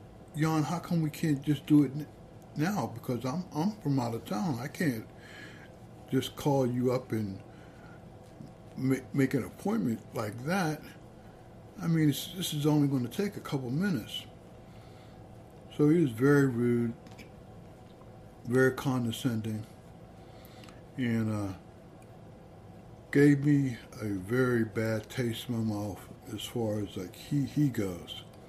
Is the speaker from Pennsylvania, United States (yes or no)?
yes; Pittsburgh, Pennsylvania, United States; after I told him I was from Pittsburgh and everything